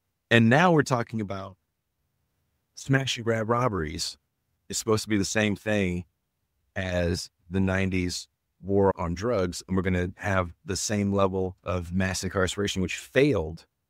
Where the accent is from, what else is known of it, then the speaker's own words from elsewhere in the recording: Richmond, California, United States; It was, first of all, it was scary growing up in the 90s in the Bay. I'm from Richmond, California, which was a bad neighborhood.